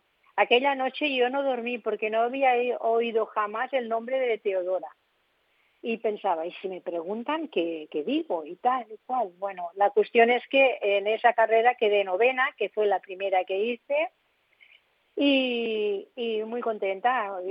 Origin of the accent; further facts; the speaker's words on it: Castelserás, Aragon, Spain; born there; nací en Castellseras, Teruel